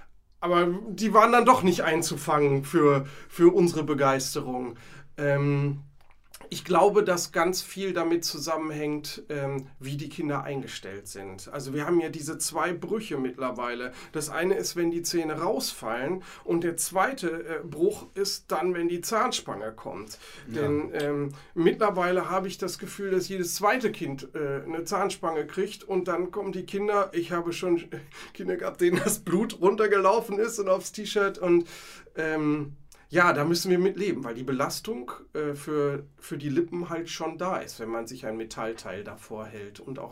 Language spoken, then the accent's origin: German; North Rhine-Westphalia, Germany; zum einen kommen wir beide aus Nordrhein-Westfalen, Ralf aus dem Münsterland und ich aus Ostwestfalen, und sind beide in Posaunenchören groß geworden.